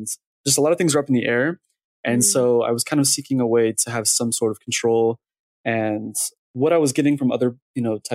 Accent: Mississippi, United States; moved away as an adult; also born or lived in Louisiana / Spain; now in Dallas, United States; So I'm born and raised, or actually I was born in Louisiana, but raised in Mississippi. I lived there most of my life. I lived in Spain for a little while during college, during an exchange semester. And then I ended up moving here to Dallas.

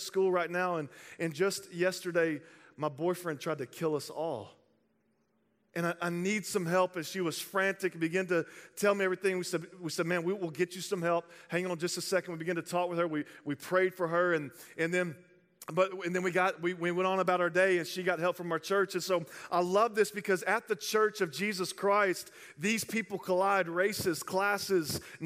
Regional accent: the South, United States; I mean, I'm from the South, and so this isn't the type of church I grew up in.

